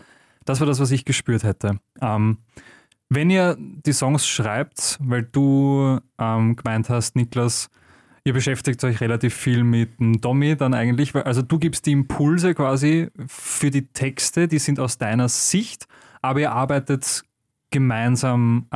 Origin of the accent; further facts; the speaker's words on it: Lower Austria, Austria; born there; Niederösterreich, aber nicht weit weg.